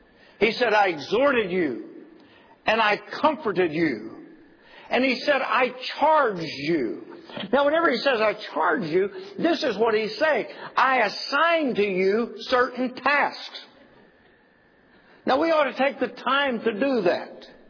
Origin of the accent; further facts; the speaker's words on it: West Virginia, United States; Except when I'm from West Virginia, we didn't push it. We pushed it. We put an R on everything.